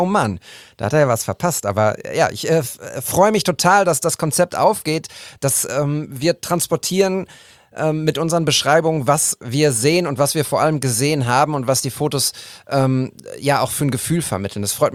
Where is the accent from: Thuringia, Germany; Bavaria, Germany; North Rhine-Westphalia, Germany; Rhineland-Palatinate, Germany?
North Rhine-Westphalia, Germany; Münster; also born or lived in Bochum; Als Münsteraner und Bochumer